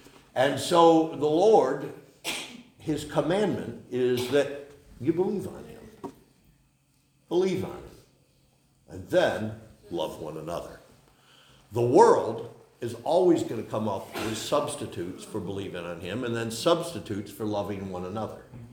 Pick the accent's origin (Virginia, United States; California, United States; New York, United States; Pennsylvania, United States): New York, United States; You know, I grew up in Cattaraugus County. I don't know if there's any stop signs without a shotgun blast, you know.